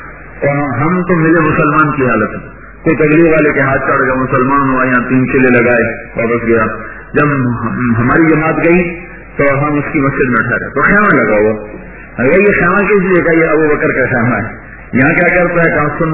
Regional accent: Pakistan; میں پاکستان سے ہوں, یہ میرا نام ہے, میں یہاں حج کے لیے آیا ہوں.

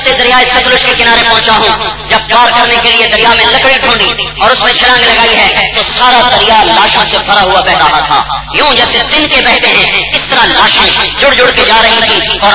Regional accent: Tulamba, Punjab, Pakistan; میں نے کہا جی ملتان, کہا ملتان میں کہاں سے, میں نے کہا جی خانیوال

